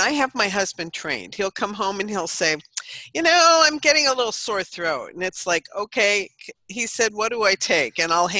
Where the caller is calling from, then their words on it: Palo Alto, California, United States; Palo Alto.